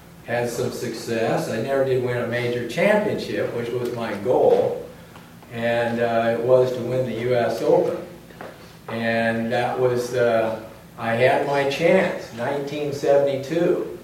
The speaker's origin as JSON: {"language": "English", "town": "Seattle", "region": "Washington", "country": "United States", "tie": "born or raised there", "said": "Because I was born and raised in Seattle, and my mother, when Billy had a crusade in Seattle in 1949, I was 8 years old, and she wanted to go hear Billy."}